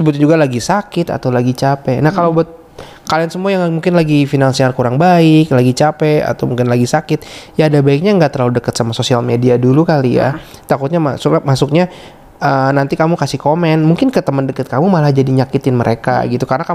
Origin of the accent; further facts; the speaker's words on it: Bandung, West Java, Indonesia; first language Sundanese; aku sih orang Bandung pertamanya. Aku berbahasa Sunda.